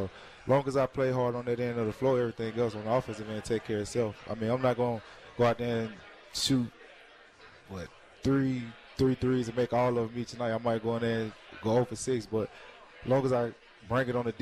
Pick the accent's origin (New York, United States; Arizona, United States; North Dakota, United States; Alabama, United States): Alabama, United States; Birmingham; I mean, I'm a small kid from Birmingham, Alabama. It fits everything about